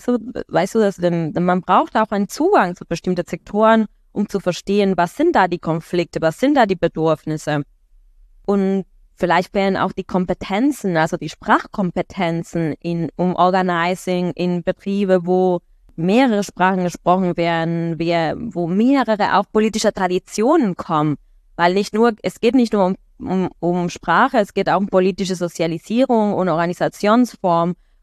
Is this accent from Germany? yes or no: no; Argentina; German is a second language; zum Beispiel in Argentinien, das ist, wo ich herkomme